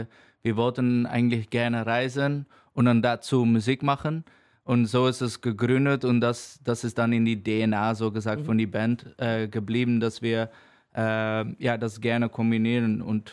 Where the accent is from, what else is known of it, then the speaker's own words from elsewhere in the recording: Utrecht, Netherlands; now in Berlin, Germany; Ich bin Niederländer. Ja, wir sagen immer so ein bisschen, wir kommen aus der Nähe von Utrecht. Mhm. Oder wir haben in Utrecht gelebt als letztes.